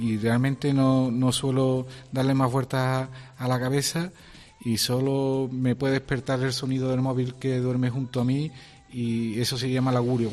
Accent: Dos Hermanas, Andalusia, Spain; Uno nació en este pueblo, vive en este pueblo, y espero también el día que desaparecer también de mi pueblo, del que me vio nacer. Y la gente de mi pueblo, de mi ciudad, de dos hermanas, es una gente extraordinaria

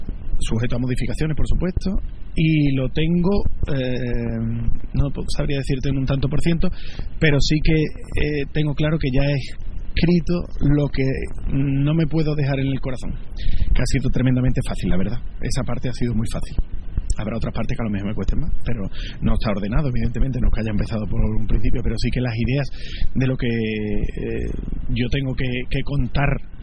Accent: Bornos, Andalusia, Spain; now in Jerez, Spain; El primer pregón que yo di fue en el año 2000, la Semana Santa de mi pueblo, de Bornos.

